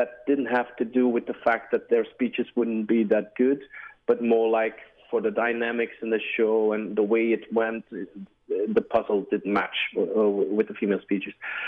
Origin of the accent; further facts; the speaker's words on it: Belgium; I think I'm from Belgium. People are less sensitive about that, me quoting Afro-American people.